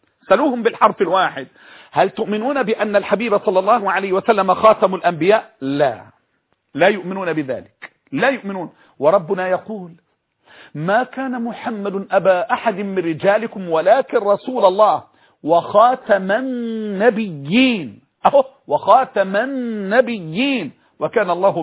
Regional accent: Egypt

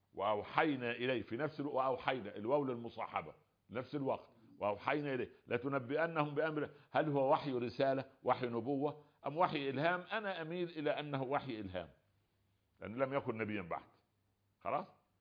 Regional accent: Egypt; فمعذرة في المثل العامة عندنا في مصر مثل جميل

